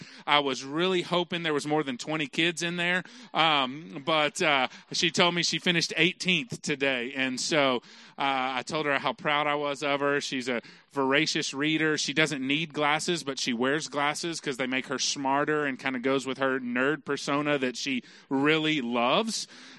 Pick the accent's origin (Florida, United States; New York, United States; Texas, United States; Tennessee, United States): Texas, United States; Dallas; I grew up in Dallas and kind of on the wrong side of Dallas.